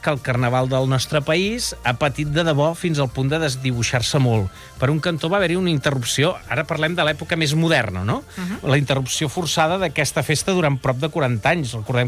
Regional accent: Barcelona, Catalonia, Spain; jo recordo que en el meu barri en dèiem el dia de la truita. El Guinardó en dèiem el dia de la truita.

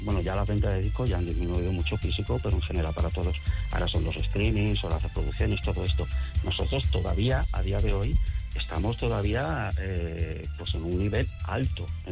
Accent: Community of Madrid, Spain; No, nosotros somos madrileños, de Peñaperro para arriba también hay arte, ¿no?

